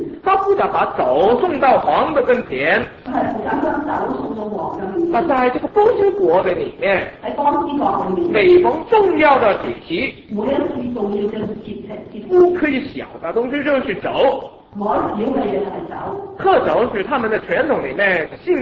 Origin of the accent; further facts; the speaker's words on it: Hong Kong; 我本身是从香港来的。